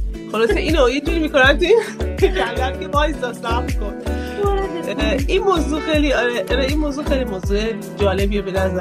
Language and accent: Persian; Iran; moved away; از ایرانم اومده بودم